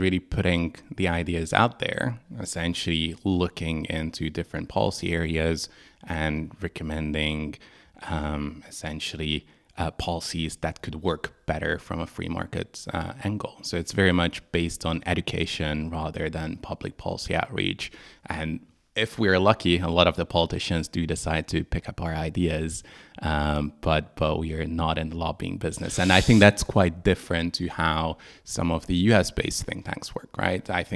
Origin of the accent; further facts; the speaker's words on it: Budapest, Hungary; English is a second language; moved away as an adult; also born or lived in United States; now in United Kingdom; I used to work in the US. Now I live in the UK, work in Brussels, but originally I'm from Budapest, Hungary.